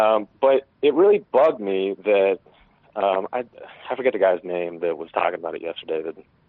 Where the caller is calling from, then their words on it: Dallas, Texas, United States; calling from Dallas.